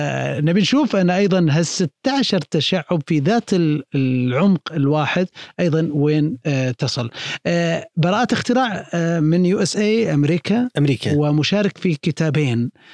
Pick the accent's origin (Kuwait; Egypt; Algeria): Kuwait; ومحل فخر لنا ككويتيين